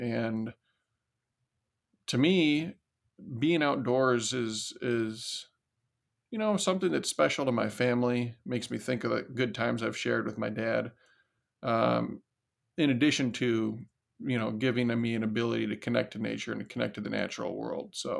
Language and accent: English; Decorah, Iowa, United States; Yeah, I grew up in Northeast Iowa, a little town called Decorah